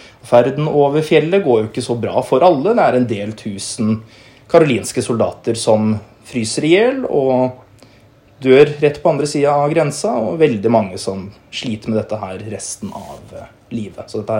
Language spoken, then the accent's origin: Norwegian; Kløfta, Akershus, Norway; Ja, jeg er fra Krøfta Ullensaker, og så slekta mi kom jo fra gammelt da, fra Røros opp ved Kongens Gruve.